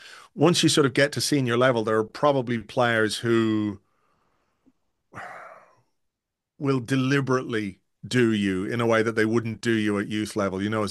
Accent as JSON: {"language": "English", "region": "England", "country": "United Kingdom", "tie": "born or raised there", "said": "I was born in England, so I was born in England to both my parents from Dublin, from Drimna. But we lived over there, and we lived over there in the full knowledge that we were Irish, me and my brother. We were brought up by Irish parents to, be Irish."}